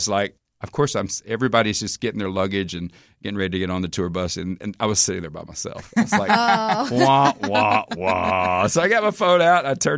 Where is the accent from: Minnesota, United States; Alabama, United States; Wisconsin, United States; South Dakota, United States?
Alabama, United States; Listen, I'm a Southern boy. Don't give me accents.